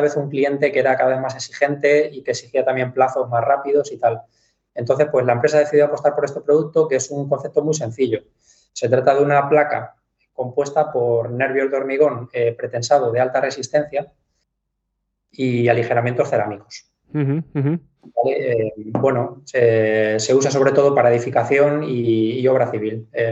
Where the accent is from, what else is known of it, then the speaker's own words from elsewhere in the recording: Los Yébenes, Castilla-La Mancha, Spain; yo también soy de Los Llévenes, soy de aquí del pueblo.